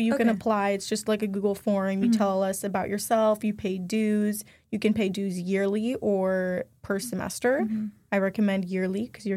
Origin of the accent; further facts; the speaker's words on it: San Diego, California, United States; also born or lived in Moscow, Russia; so I'm from San Diego. I was originally born in Moscow, Russia, but I moved here when I was five. So I consider myself very San Diegan.